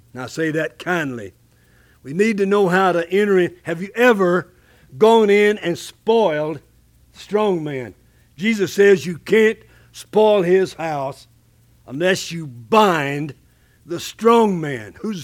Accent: Frisco, Texas, United States; I used to get up there and tell them … from Frisco, Texas, and I'm 79 years young.

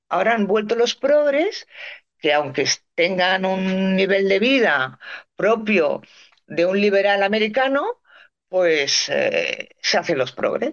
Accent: Catalonia, Spain; yo no puedo votar a Trump porque soy española, ¿no? Catalana.

